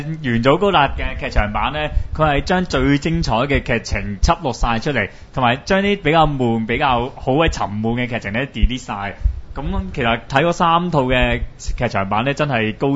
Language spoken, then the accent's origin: Cantonese; Hong Kong; 係入面仲有好多我哋香港人熟悉嘅影子啊